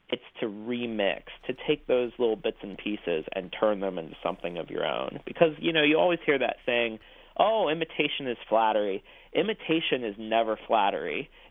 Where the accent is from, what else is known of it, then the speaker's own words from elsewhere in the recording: Ohio, United States; And so when I was growing up in Ohio, my teacher, Mrs. Neff, she taught English